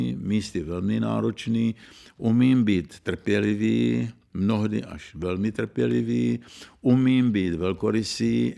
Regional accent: Zlín, Zlín Region, Czechia; Zlín mě poznamenal zásadně a nejen tím, že je to mé rodné město

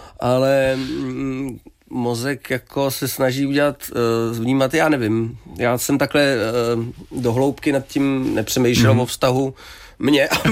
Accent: Prague, Czechia; jedu, že já jsem rodilý Pražák, a nebo i v okolí Prahy

